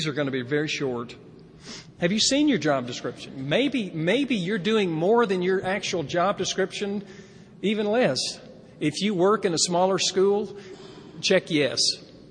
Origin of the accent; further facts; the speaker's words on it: the South, United States; accent: Southern; You can tell I'm from the South. I didn't put the G on it.